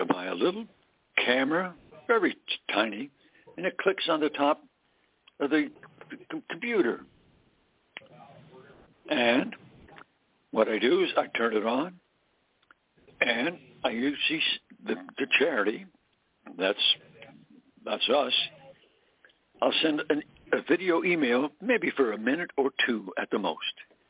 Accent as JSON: {"language": "English", "town": "Coronado", "region": "California", "country": "United States", "tie": "born or raised there", "said": "I went to a drug store here in my hometown of Coronado, California"}